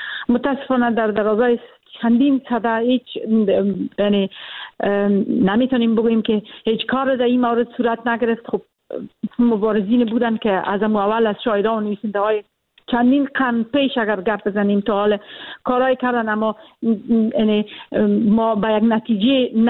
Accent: Afghanistan; born there; من خودم یک زن هستم و در افغانستان به دنیا آمدیم.

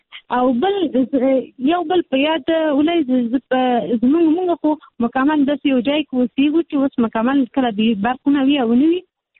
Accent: Peshawar, Khyber Pakhtunkhwa, Pakistan; born or raised there

